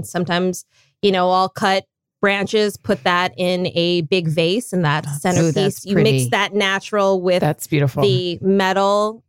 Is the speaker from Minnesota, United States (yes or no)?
yes; Minnesota, United States; moved away as an adult; now in California, United States; So, again, I'm from Minnesota. Can't take the Northwoods out of a girl, even though she's been in California for 20 plus years.